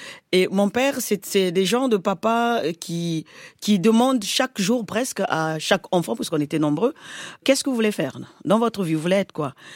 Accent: Kimbédi, Pool, Republic of the Congo; born or raised there

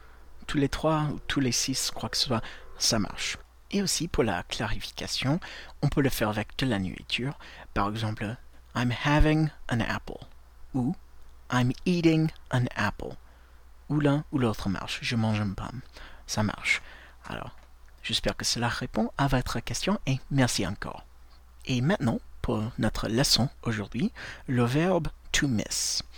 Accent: United States; French is a second language; je suis américain et au travers de ce podcast, je voudrais partager avec vous un peu de la langue anglaise.

